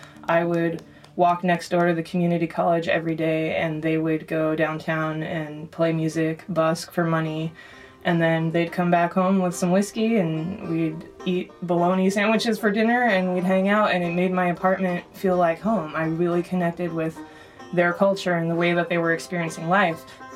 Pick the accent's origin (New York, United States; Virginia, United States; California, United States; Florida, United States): California, United States; I grew up here in the Bay Area, but my mom is from Austria, and so I hold dual citizenship in Austria, and I was there many summers throughout my life.